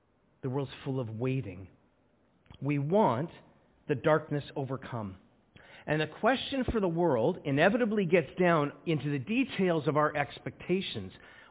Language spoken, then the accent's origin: English; Scarborough, Ontario, Canada; I grew up in Scarborough. People played soccer because their mom made them play.